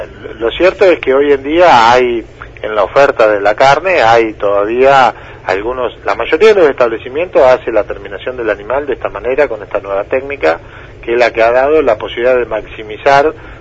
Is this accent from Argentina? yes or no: yes; Saladillo, Buenos Aires Province, Argentina; Por ejemplo, yo soy de Saladillo, oriundo de Saladillo, bueno, en mi pueblo hay algunos establecimientos